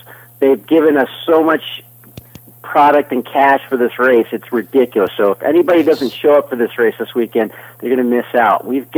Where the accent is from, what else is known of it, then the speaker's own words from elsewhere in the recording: East Coast, United States; I grew up racing on the East Coast